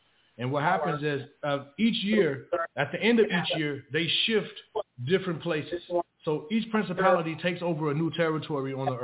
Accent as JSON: {"language": "English", "town": "Chicago", "region": "Illinois", "country": "United States", "said": "Well, you know, I'm originally from Chicago, Illinois. Grew up, you know, like I said, with a loving grandmother."}